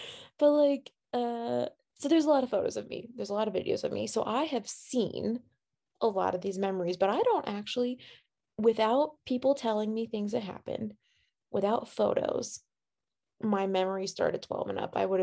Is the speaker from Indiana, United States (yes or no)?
no; Waynesboro, Virginia, United States; I grew up in Waynesboro, moved to Norfolk for a year on the coast, and then moved back to Waynesboro